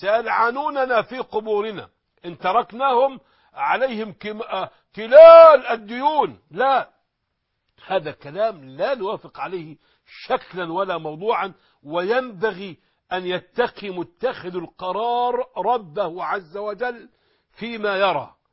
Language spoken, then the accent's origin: Arabic; Egypt; نحن أبناء مصر